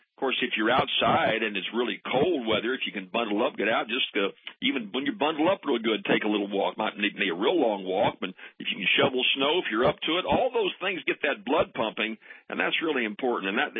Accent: St. Louis, Missouri, United States; I grew up in St. Louis, Missouri, and the St. Louis Country Club was a private country club I didn't belong

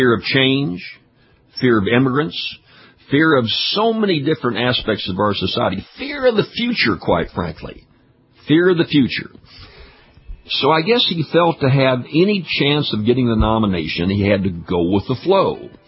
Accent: Louisiana, United States; He's from my home state of Louisiana.

